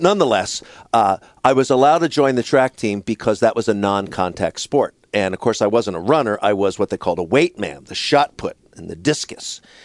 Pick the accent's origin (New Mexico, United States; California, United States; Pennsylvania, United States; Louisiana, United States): Pennsylvania, United States; Philadelphia; I grew up in Philly, so it was the athletes.